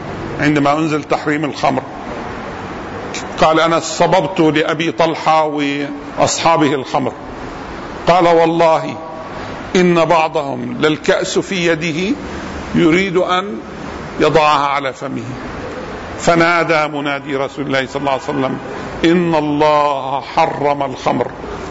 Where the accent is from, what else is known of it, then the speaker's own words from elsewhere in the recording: Amman, Amman Governorate, Jordan; عندنا في الأردن في عمان الجمعيات الخيرية بتعمل قمار